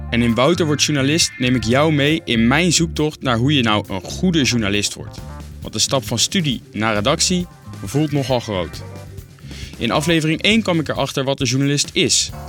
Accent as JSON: {"language": "Dutch", "region": "North Brabant", "country": "Netherlands", "tie": "born or raised there", "said": "Ik kan er toch nergens anders beter mee kennis maken dan in mijn geliefde Brabant. De plek waar ik opgroeide en nog altijd veel kom."}